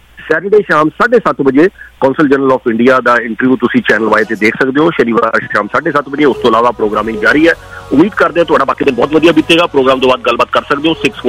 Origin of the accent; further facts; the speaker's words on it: Bham, Punjab, India; ਸਾਡਾ ਪਿੰਡ ਭਾਮ ਹੈ ਜੇ ਮੈਨੂੰ ਭਾਮ ਦੀ ਕੋਈ ਯਾਦ ਹੈਗੀ ਆ ਸਭ ਤੋਂ ਸਟਰੋਂਗ ਯਾਦ ਹੈ ਛੋਟੇ ਹੁੰਦੇ ਦੀ